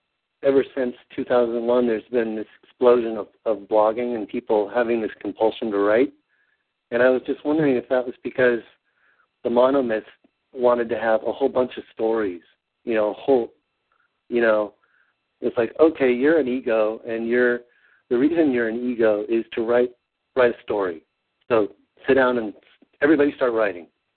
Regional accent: Washington, United States; I grew up on Hood Canal in Washington, which is the home base of the Ohio-class submarines that have Trident missiles.

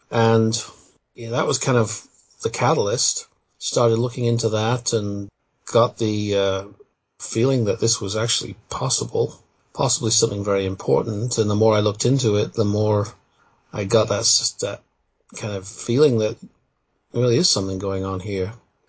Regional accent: England, United Kingdom; I was raised in England, by the way, so that was where it was all happening.

